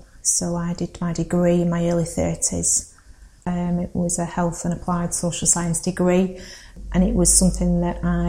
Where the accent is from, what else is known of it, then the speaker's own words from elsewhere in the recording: Accrington, North West England, United Kingdom; And I grew up in Accrington, like I said, in the sort of South Accrington, Baxenden area. I was one of three.